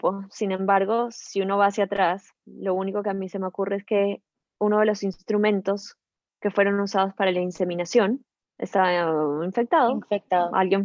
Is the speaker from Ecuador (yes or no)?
no; Peru; Yo soy peruana y él era peruano también, en Miami, ¿okay?